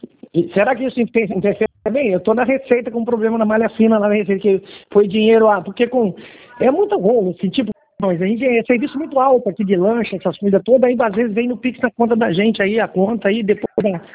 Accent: Angra dos Reis, Rio de Janeiro, Brazil; Nós somos aqui de Angra dos Reis.

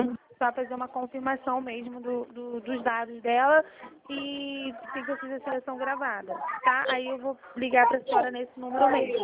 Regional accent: Campo Grande, Brazil; Aí eu devo chegar em torno de umas 10h30, mais ou menos. Porque eu sou de Campo Grande.

